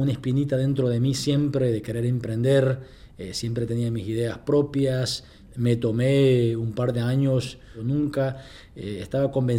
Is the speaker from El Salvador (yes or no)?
yes; El Salvador; Soy originario de El Salvador. En los años 80, como todo el mundo sabe, se inicia la guerra civil y el país entra en un caos de incertidumbre.